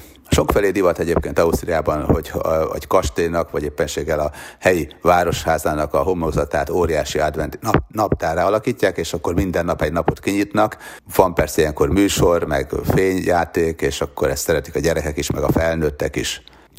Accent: Sopron, Győr-Moson-Sopron, Hungary; born there; ugye Sopronban születtem, Sopron vármegyei, apai ágon szinte mindenki nálunk.

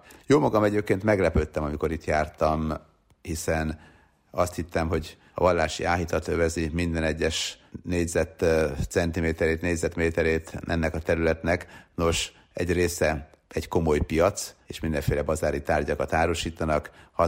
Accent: Sopron, Győr-Moson-Sopron, Hungary; én ugye Sopron környékén nevelkedtem, Győr-Moson-Sopron megyében, anyukám győri volt, de aztán Sopronba költöztek

